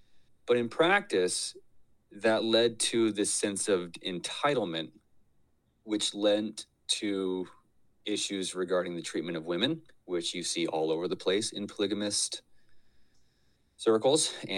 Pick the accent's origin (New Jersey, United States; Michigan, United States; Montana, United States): Montana, United States; Pinesdale; the very vast majority of the men that I interacted with when I was growing up in Pinesdale were men who couldn't get enough of their wives